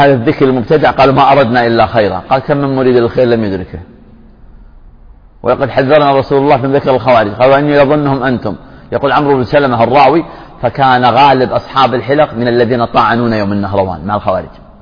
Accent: Saudi Arabia; بلادنا المملكة العربية السعودية

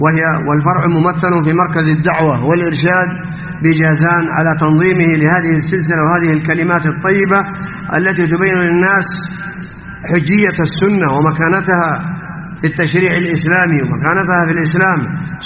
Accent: Saudi Arabia; نعيش في بلادنا المملكة العربية السعودية

